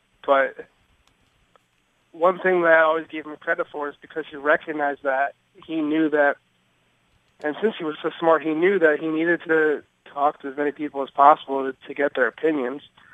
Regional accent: Philadelphia, Pennsylvania, United States; now in Boston, United States; I mean, I'm from Philly, for those who don't know.

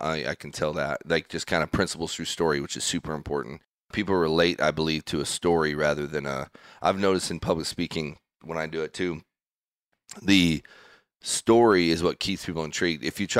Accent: Spokane, Washington, United States; now in Texas, United States; I'm from the Northwest. Came down here from Spokane, Washington, on the east side of the state, and border Idaho, where there's tons of my family still lives up there.

